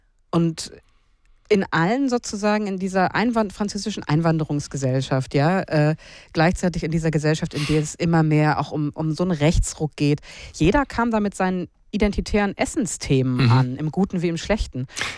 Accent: Hamburg, Germany; Und ich bin in den 80ern in Hamburg groß geworden

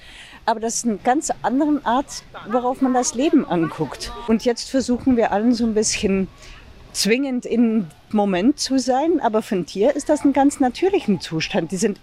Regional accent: Belgium; womit wir als Belgier natürlich auch was haben

